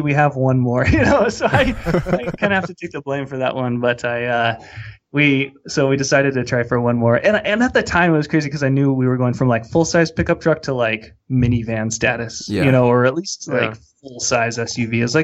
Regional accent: Roseburg, Oregon, United States; I grew up in Oregon on the west side, kind of southern Oregon, Roseburg area. And I grew up hunting and fishing up in the Cascade Mountains in the Umpqua River Valley.

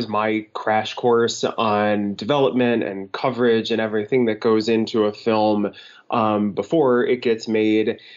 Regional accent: Midwest, United States; moved away as an adult; I grew up in the Midwest, and film industry was just this mythical thing way out on the West Coast. And pretty much as soon as I finished undergrad, packed up my stuff and moved out

